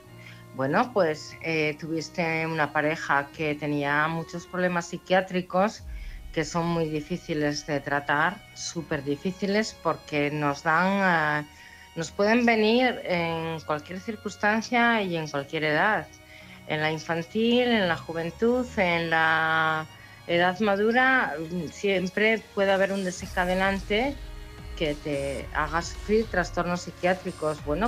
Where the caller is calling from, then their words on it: Oviedo, Asturias, Spain; de Oviedo.